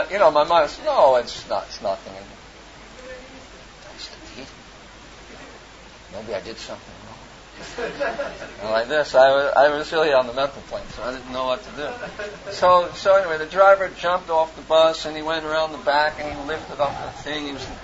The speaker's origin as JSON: {"language": "English", "region": "New York", "country": "United States", "said": "And I was, you know, I'm from New York, so it's like, yeah, right."}